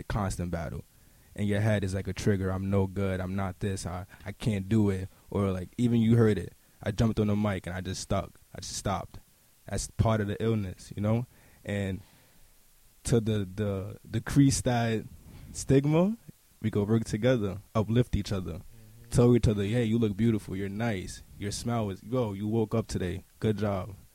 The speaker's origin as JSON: {"language": "English", "town": "New York City", "region": "New York", "country": "United States", "said": "I feel like living upstate, there's no air for me to breathe. I'm from New York City."}